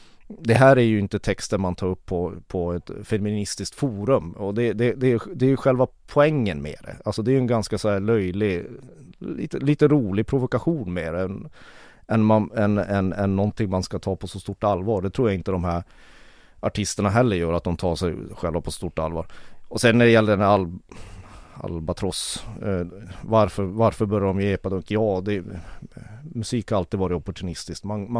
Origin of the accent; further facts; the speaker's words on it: Kiruna, Norrbotten County, Sweden; Jag är född och uppvuxen i Kiruna.